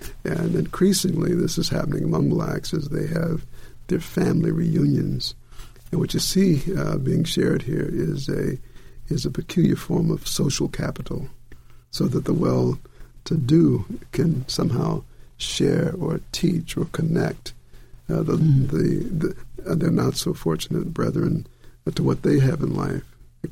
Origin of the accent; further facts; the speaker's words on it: South Bend, Indiana, United States; also born or lived in Delta; And I was born in the Delta. And during the war, my folks moved to the north. My dad was a factory worker at Studebaker's in South Bend, Indiana.